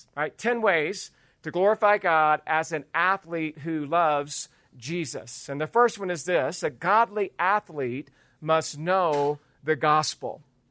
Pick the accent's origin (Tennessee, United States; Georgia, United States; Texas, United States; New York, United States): Georgia, United States; I'm from Georgia originally, so we're big Bulldog fans.